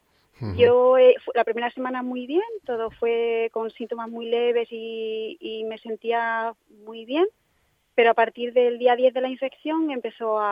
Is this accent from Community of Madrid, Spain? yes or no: yes; Madrid, Community of Madrid, Spain; born there; now in Formentera, Spain; Sí, nací en Madrid.